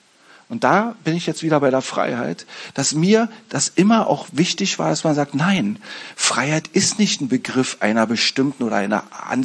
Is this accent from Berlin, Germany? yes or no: yes; East Berlin, Berlin, Germany; Und zwar, ich bin in Ostberlin groß geworden